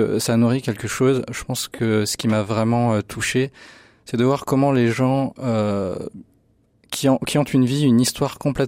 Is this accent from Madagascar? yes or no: yes; Madagascar; Moi, j'ai grandi à Madagascar, mais j'étais jamais allé aussi loin dans les zones rurales et pauvres. Et donc, d'une certaine façon, j'ai aussi redécouvert mon pays